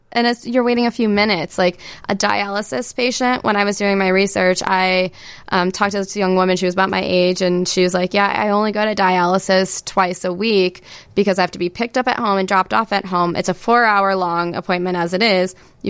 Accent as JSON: {"language": "English", "region": "Iowa", "country": "United States", "tie": "born or raised there", "said": "I grew up in Iowa, in a town of like 25,000 people."}